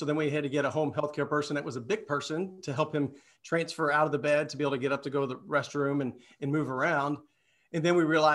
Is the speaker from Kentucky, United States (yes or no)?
yes; Louisville, Kentucky, United States; now in Kansas City, United States; You know, I grew up in Louisville, Kentucky. I live in Kansas City now.